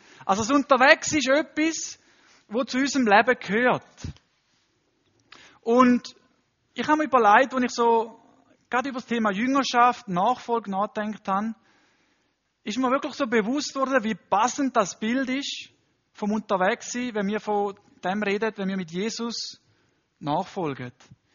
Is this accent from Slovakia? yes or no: no; Panama; now in Switzerland; so ein bisschen meine Heimat zeigen. Und auch, übrigens, Panama ist nicht klein.